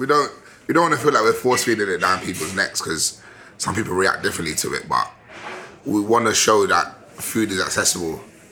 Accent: United Kingdom; well, I'm British.

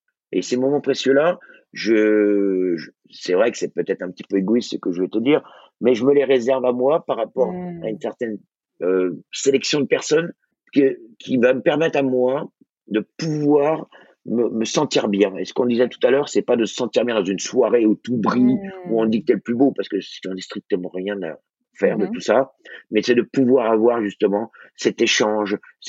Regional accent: Brittany, France; moi je suis breton, j'ai des gens qui viennent du quatre coins du monde autour de moi.

